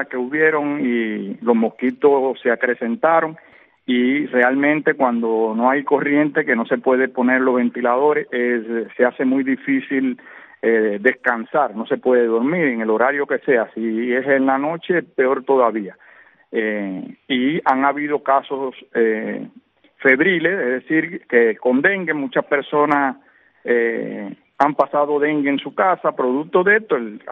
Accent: Cuba; yo soy un cubano, nací en Cuba y quiero vivir en una Cuba próspera

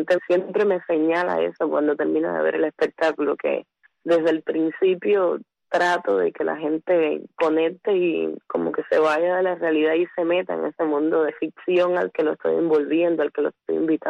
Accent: Cuba; moved away as an adult; Hasta que salí de Cuba estuve todo el tiempo haciendo teatro.

